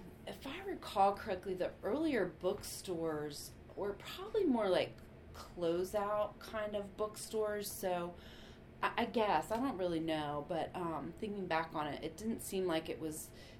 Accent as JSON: {"language": "English", "region": "Virginia", "country": "United States", "tie": "born or raised there", "said": "I grew up in Fauquier County, Virginia, in the southern part of the county, so it was about 20 minutes from like a town."}